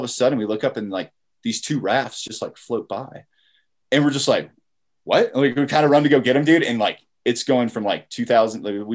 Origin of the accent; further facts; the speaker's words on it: Gallup, New Mexico, United States; Yeah, I grew up down in Gallup, which is there's not a river there